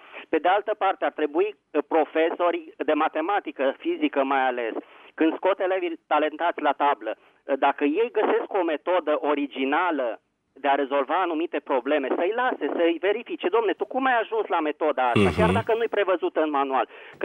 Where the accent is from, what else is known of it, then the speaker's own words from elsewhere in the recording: Bucharest, Romania; Bună ziua … din București.